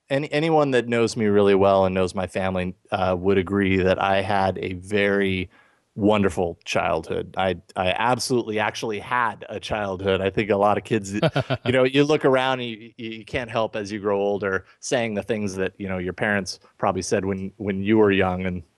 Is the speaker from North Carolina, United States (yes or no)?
no; Boise, Idaho, United States; I grew up in Boise, Idaho. Went right into Boise State